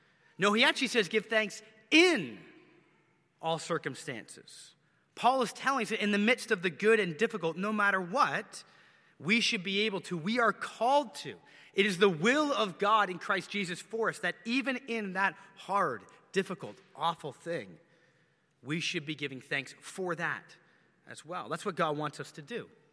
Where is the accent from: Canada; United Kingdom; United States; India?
Canada; I'm Canadian, so I know that.